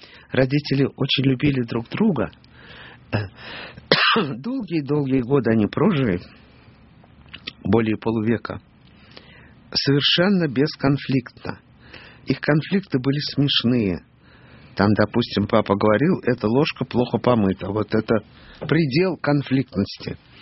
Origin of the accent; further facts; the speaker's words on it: Western Ukraine, Ukraine; also born or lived in Moscow, Russia; Родилась в Москве, а детство было там.